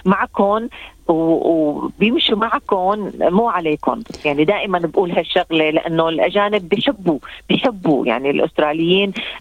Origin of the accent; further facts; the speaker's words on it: Damascus, Damascus Governorate, Syria; أنا بديت لغتي كانت منيحة لما جيت من الشام، بس بيتقبلونا مثل ما أنا هلا أنا محجبة